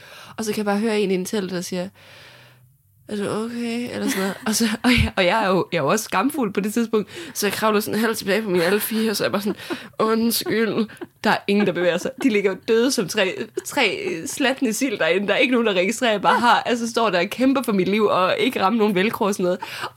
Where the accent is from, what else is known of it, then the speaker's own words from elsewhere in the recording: Juelsminde, Central Denmark Region, Denmark; Altså, vi er jo fra Juelsminde.